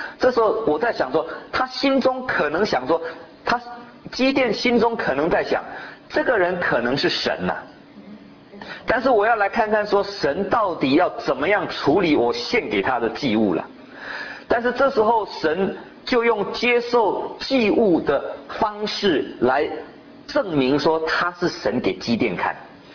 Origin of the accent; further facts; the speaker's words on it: China; 如果您到这个以色列那个地方，我们中国人吃饭哈，都有汤，对不对？